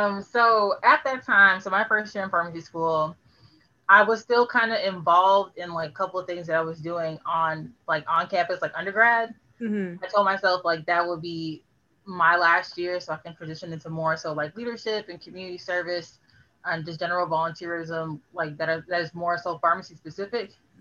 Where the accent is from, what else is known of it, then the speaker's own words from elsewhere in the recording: Florida, United States; I'm from Florida, sure, but I can move to Georgia.